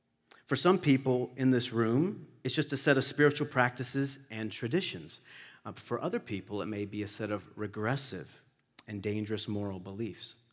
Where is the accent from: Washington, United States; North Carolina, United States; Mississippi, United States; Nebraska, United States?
North Carolina, United States; Now, this little town had somewhere around 3,000 people. 3,000 people. There's my hometown, right there.